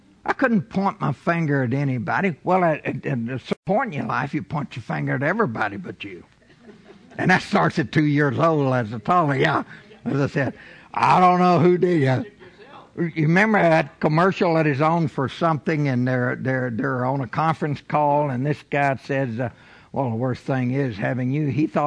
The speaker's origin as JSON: {"language": "English", "town": "Buffalo", "region": "Kentucky", "country": "United States", "tie": "born or raised there", "said": "It's easier for me because I grew up in Buffalo, Kentucky, on Buffalo Hill."}